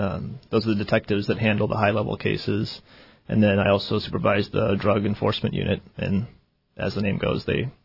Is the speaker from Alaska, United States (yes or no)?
yes; Juneau, Alaska, United States; also born or lived in Minnesota; Yeah, so I was born and raised here in Juneau, left to Minnesota for a while, went to college there, came back when I found a job opening here